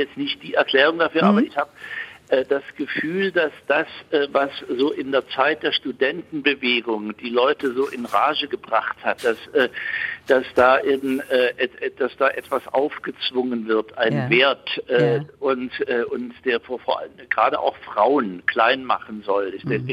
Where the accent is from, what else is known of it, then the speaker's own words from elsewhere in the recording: Switzerland; ich bin Schweizer